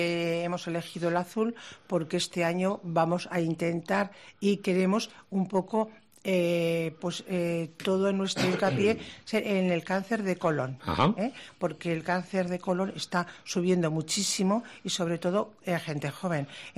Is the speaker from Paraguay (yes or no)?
no; Navarre, Spain; nosotros somos, Navarra, la Ribera, somos muy valientes.